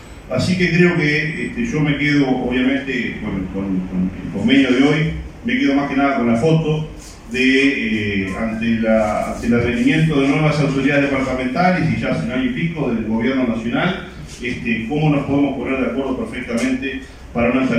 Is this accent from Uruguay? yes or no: yes; Uruguay; Estas son las cosas que nos hacen uruguayos. Por estas cosas somos uruguayos y no somos pertenecientes a otro país.